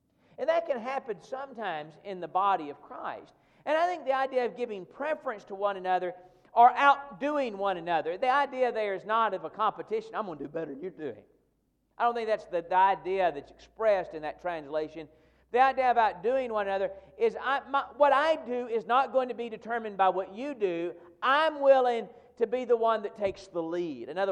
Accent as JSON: {"language": "English", "region": "Tennessee", "country": "United States", "tie": "born or raised there", "said": "That's why I wear orange this morning. I grew up in Tennessee."}